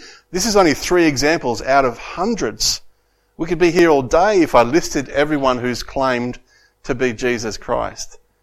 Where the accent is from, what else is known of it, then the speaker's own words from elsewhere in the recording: Broken Hill, New South Wales, Australia; Did you know my hometown of Broken Hill suffered golf ball-sized hailstones?